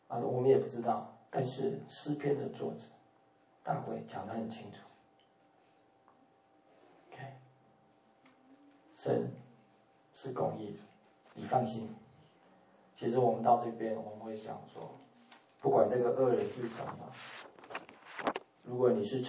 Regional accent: Taiwan; 我们台湾话叫“后康”

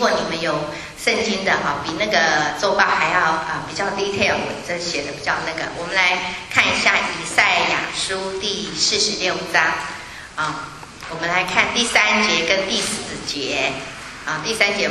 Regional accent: China; 我们中国人最常说的是什么呢？情人眼里出西施。

